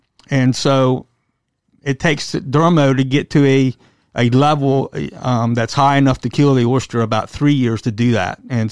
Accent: Hooper's Island, Maryland, United States; So I'm just a local guy. I grew up on Hooper's Island. Spent a lifetime as a commercial fisherman.

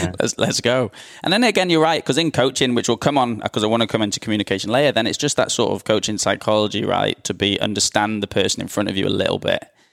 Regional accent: Wales, United Kingdom; moved away as an adult; now in Australia; I'm from Wales, and so, but I've lived in Australia like 11 years. Mm-hmm. So after I finished uni, 21, moved out

